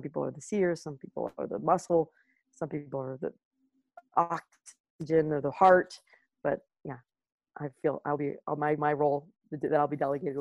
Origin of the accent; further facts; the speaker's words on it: Santa Rosa, California, United States; I'm from Santa Rosa, California.